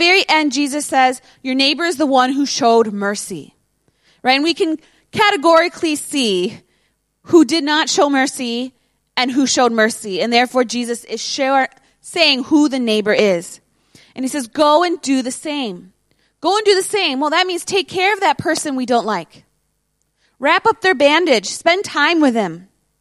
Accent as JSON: {"language": "English", "country": "United States", "said": "You know, as an American, we can, you know, we joke around, but we kind of see Canada as like our little brother"}